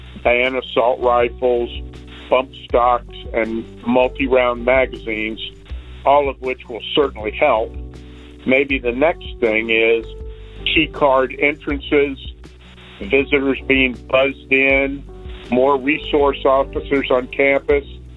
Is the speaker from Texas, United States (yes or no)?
no; Tampa, Florida, United States; I'm from Tampa, Florida.